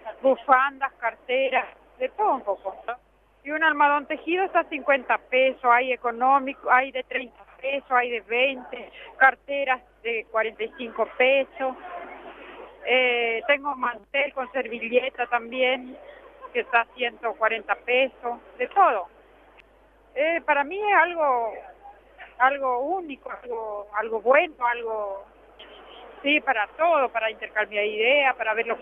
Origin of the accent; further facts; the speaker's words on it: Jardín América, Misiones, Argentina; soy de Jardín América.